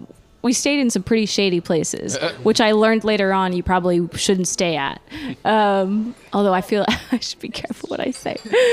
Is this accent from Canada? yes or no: yes; Canada; accent: American; even though my accent sounds American, I mean, I grew up in Canada, but I didn't really, like, I'd never really spent that much time in America.